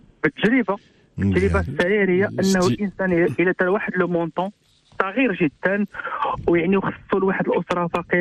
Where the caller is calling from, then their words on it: Tangier, Tanger-Tetouan-Al Hoceima, Morocco; وحنا كنشجعكم من طنجة ومن جميع المدن.